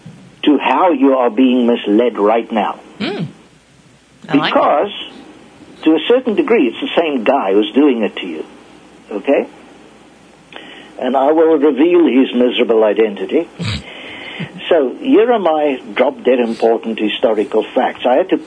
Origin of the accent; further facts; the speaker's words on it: South Africa; I grew up in South Africa and I've lived some of the stuff that the left in your country is playing with.